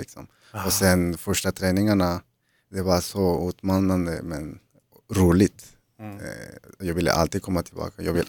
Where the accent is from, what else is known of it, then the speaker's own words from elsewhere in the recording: Peru; jag kommer från Sydamerika.